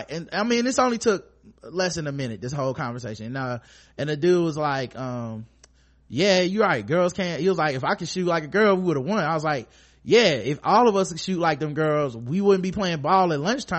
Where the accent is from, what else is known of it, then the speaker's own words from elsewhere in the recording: the South, United States; You treat me bad cause I'm, you know, I'm black and I'm from the South or whatever.